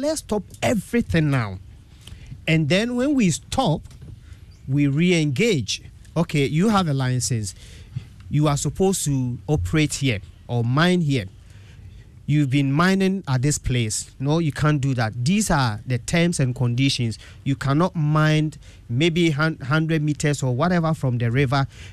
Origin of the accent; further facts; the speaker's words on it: Sabronum, Ashanti, Ghana; when I was a child growing up in Sabronum